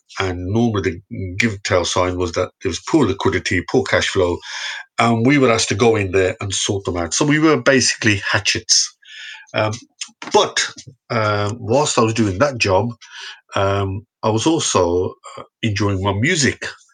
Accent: Birmingham, West Midlands, United Kingdom; born there; I was born in Birmingham. So I suppose I did the traditional sort of British Asian route

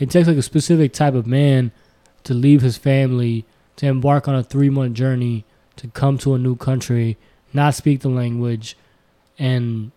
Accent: United States; also born or lived in Pakistan; Nah, so I was born in America.

